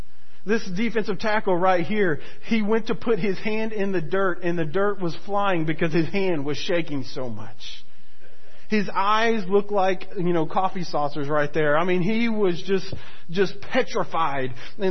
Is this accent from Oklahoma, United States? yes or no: no; Florida, United States; growing up in Florida, you know, our high school there was a perennial football power